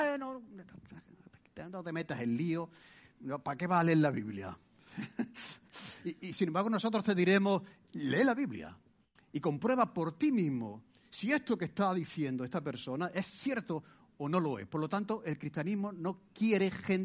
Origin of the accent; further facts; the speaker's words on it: Martos, Andalusia, Spain; cuando comenzó la iglesia en mi pueblo, pues se comenzó al mismo tiempo una iglesia en un pueblo de al lado. Yo soy de Martos